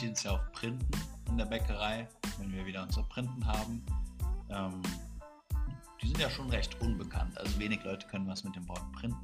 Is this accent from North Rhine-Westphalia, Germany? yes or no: yes; Düsseldorf, North Rhine-Westphalia, Germany; ich bin erstmal 23 Jahre alt. Wir kommen beide aus Düsseldorf